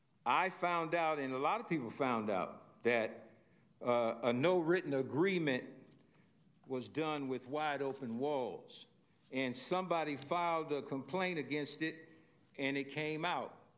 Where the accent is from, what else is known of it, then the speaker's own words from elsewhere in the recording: Sacramento, California, United States; And when they ask me, where are we from? I'm going to say Sacramento.